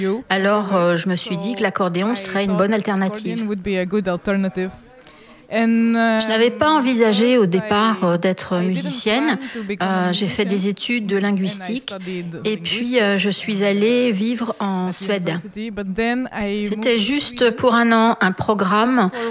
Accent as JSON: {"language": "French", "country": "Belgium", "lives_now": "Catalonia, Spain", "said": "je viens de Belgique et je joue de l'accordéon. Et j'habite en Catalogne."}